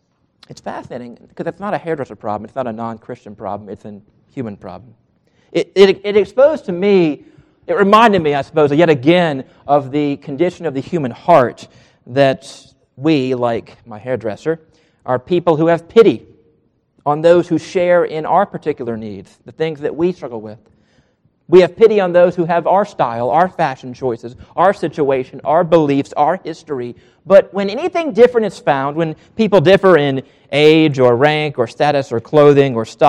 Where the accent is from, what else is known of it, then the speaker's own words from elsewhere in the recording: Southern United States, United States; as you know, I was trained to do as a Southerner